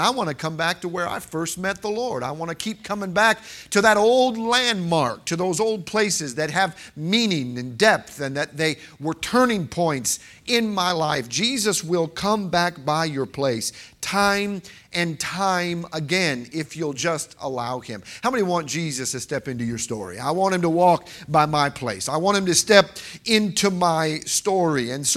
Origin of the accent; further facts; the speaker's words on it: Chicago, Illinois, United States; now in Casey, United States; I'm as much from Casey as I am from Chicago, because I've actually lived in Casey longer than I did there. But I grew up going to churches on the south side.